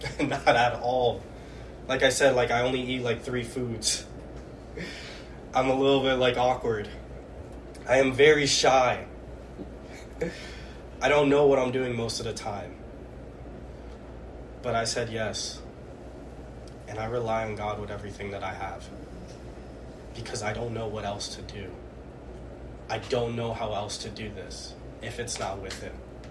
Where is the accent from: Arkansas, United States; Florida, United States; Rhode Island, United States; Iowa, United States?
Florida, United States; I'm from Florida, so, like, we got gator here. I've had gator.